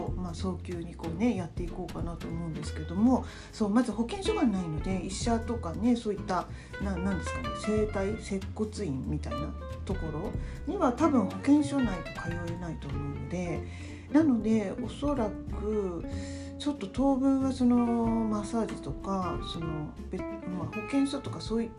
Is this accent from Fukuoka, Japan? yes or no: no; Nagoya, Aichi, Japan; 自分の地元である愛知県名古屋市に、無事にまた帰ってきました